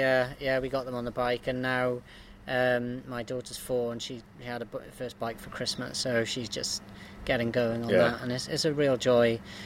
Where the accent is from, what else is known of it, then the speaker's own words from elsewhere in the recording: Bridgend, Wales, United Kingdom; I'm from Bridgend originally. I had a great upbringing here.